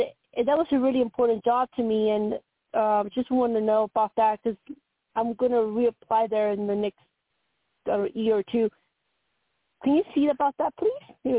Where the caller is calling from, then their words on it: Colorado, United States; from Colorado.